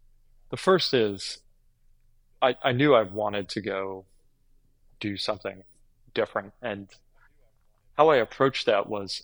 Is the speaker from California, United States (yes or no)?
yes; California, United States; I grew up in the Bay Area to a family of lifelong boating enthusiasts